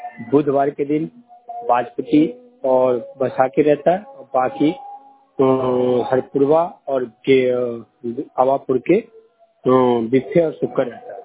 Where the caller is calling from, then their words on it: Bihar, India; बिहार से बोल रहा हूँ।